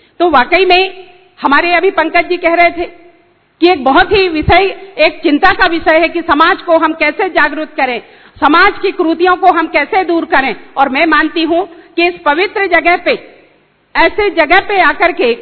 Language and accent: Hindi; Mandla, Madhya Pradesh, India; मैं चूंकि मंडला से हूँ, आदिवासी जिले से हूँ